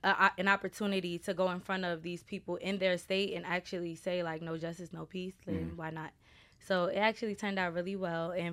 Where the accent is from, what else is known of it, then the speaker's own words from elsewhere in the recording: Brooklyn, New York, United States; I am from Brooklyn, New York.